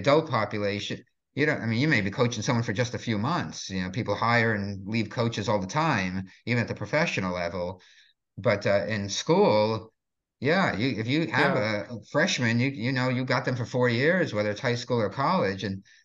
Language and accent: English; New Jersey, United States; I grew up in New Jersey, and the whole East Coast, they have three seasons.